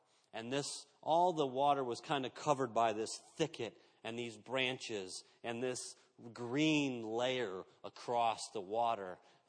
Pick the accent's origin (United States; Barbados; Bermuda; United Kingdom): United States; Of course, you know, I'm an American. I have everything, right?